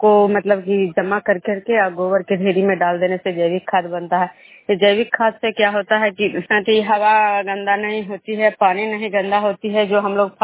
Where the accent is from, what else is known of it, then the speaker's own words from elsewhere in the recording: Vishnupur, Bihar, India; मैं विष्णुपुर ग्राम खुजरा पंचायत नालंदा जिला नगर प्रखंड के निवासी हूँ।